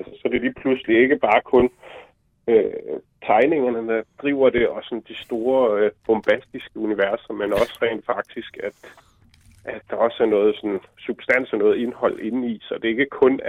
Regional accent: Hørsholm, Capital Region of Denmark, Denmark; hvis du skal tage for, hvor jeg kommer fra, så kommer jeg fra Hørsholm oprindeligt.

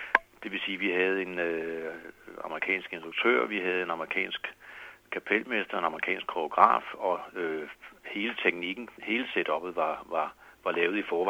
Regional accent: Holbæk, Zealand, Denmark; now in Copenhagen, Denmark; Jeg er vokset op i Holbæk og har spillet i Holbæk Jazzklub som ung. Og da jeg så flyttede til København

